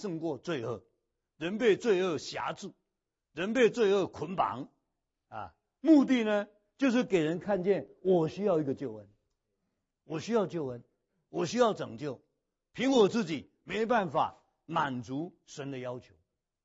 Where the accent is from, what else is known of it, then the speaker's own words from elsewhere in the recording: China; 所以我们中国人懂属灵的事，你不要以为我们中国人不信神